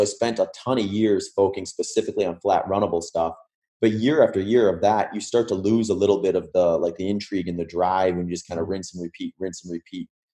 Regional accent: Midwest, United States; So for me, growing up in the Midwest, I had a ton of exposure to flat running, whether that be on trail, road, or a track.

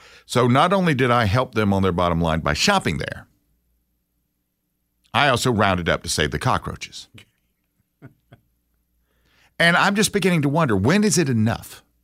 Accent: United States; Because I'm an American, and I can walk around and waste my time as much as I want to.

